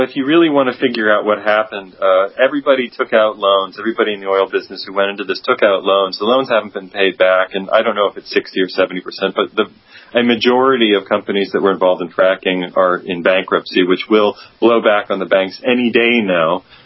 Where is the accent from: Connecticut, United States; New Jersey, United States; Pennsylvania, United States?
Pennsylvania, United States; Now, I spent some of my childhood growing up in Pennsylvania.